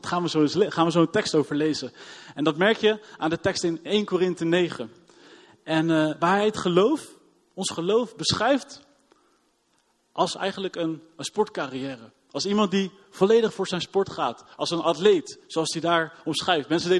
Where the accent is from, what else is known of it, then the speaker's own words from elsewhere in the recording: The Hague, South Holland, Netherlands; accent: Hague; Kan je alvast waarschuwen, ik heb een lekker Haags accent, dat hoor je gelijk hè.